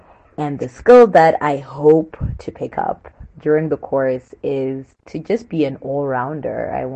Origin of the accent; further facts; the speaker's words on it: Zimbabwe; I am from Zimbabwe.